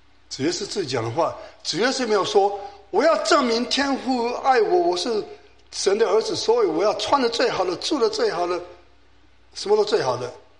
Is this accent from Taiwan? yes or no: yes; Taiwan; 其实我记得我小时候在台湾也相同